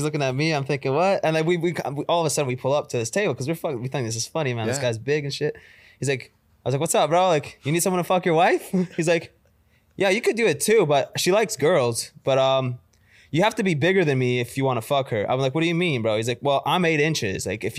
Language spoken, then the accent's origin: English; Canada; I'm from Canada, man.